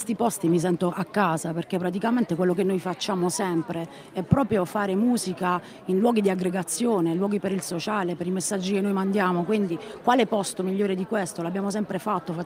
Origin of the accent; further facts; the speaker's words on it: Taranto, Apulia, Italy; vengo da Taranto